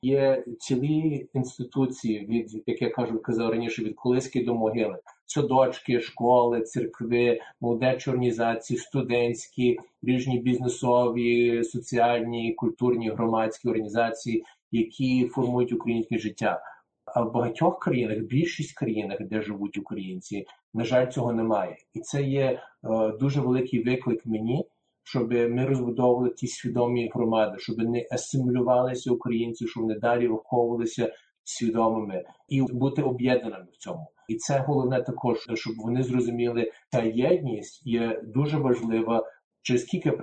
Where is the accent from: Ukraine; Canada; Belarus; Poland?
Canada; Я виріс в Канаді, дуже, дуже мирна країна, подібна на Австралії.